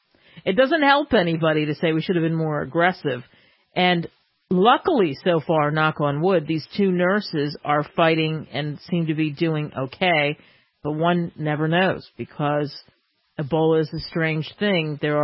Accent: New Jersey, United States; like I come from New Jersey. So, frankly, in my world where I grew up compared to places I've lived

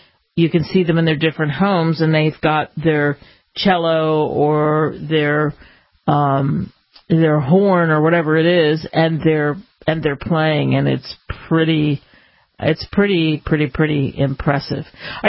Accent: Pennsylvania, United States; I remember I grew up outside of Philly. There's a station called WFIL

